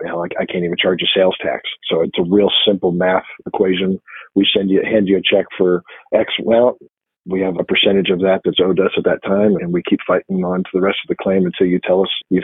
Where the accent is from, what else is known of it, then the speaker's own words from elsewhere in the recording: Michigan, United States; born there; So first off, I was born in Michigan and I've been a big Go Blue fan my whole life.